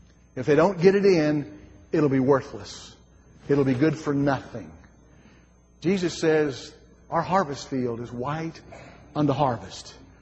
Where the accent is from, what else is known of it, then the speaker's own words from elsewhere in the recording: Alabama, United States; we're from Alabama. We live down there.